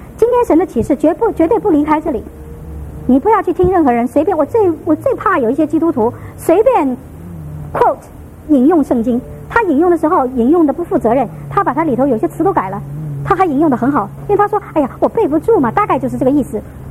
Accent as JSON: {"language": "Chinese", "country": "China", "said": "我们中国人一辈子也想不出来这个字。"}